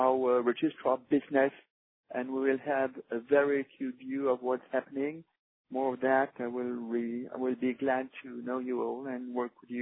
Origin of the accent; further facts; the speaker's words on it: France; accent: French; English is a second language; now in Bordeaux, France; I am French, as my accent might tell you. I live in Bordeaux.